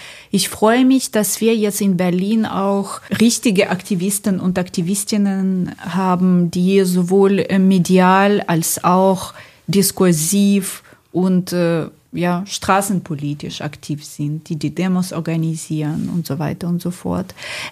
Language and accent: German; Ukraine; German is a second language; ich sehe mich immer noch als Ukrainerin aus der Ukraine, die hier arbeitet